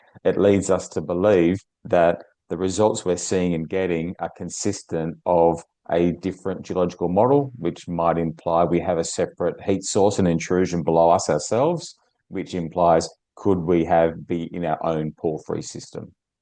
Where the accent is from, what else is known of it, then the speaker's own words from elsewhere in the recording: Western Australia, Australia; So there's a lot of similarities for me in Arizona and Nevada from my home state in Western Australia.